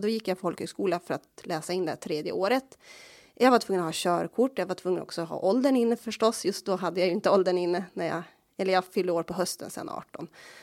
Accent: Lövånger, Västerbotten County, Sweden; Jag är ju uppvuxen i by utanför Lövånger.

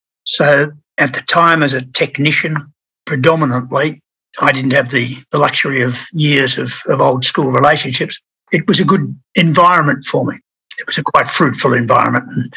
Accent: Seymour, Victoria, Australia; I was born in Seymour and for many years moved around Victoria as a young child.

